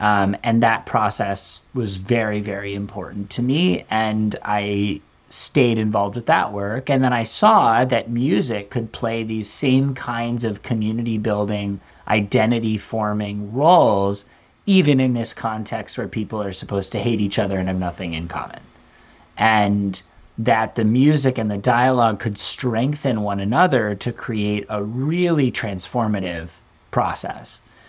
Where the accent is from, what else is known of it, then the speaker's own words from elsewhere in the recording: Washington, District of Columbia, United States; I am from Washington, D.C., and grew up in the U.S.